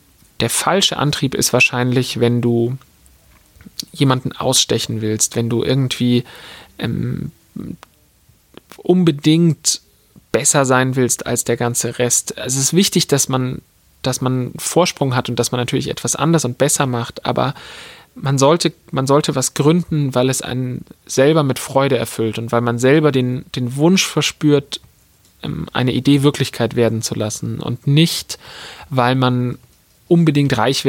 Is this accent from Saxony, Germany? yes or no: no; Munich, Bavaria, Germany; Als Münchner gibt es natürlich für mich nur eine Buchhandlung